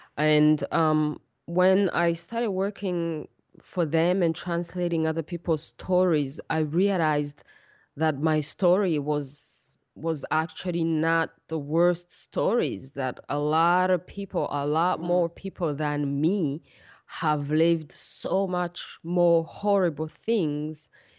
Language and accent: English; Rwanda; also born or lived in Nairobi, Kenya; I was born and raised in Rwanda, and also had an opportunity to travel as a child, as young, and also live in Kenya, in Nairobi